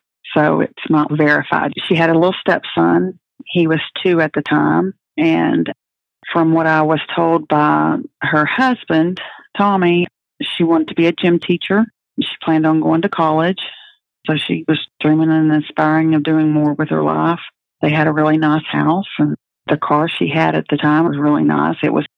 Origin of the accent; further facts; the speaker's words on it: Texas, United States; They grew up in Fort Worth, and I grew up in Northeast Texas